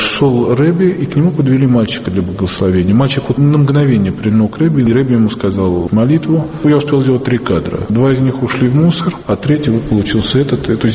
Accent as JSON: {"language": "Russian", "region": "Saint Petersburg", "country": "Russia", "tie": "born or raised there", "moved": "yes", "lives_now": "Israel", "said": "Родился я в Советском Союзе. До 91-го года жил в Ленинграде, потом переехал жить в Израиль. Помимо того, что я программист, помимо того, что у меня есть семья и 4 детей"}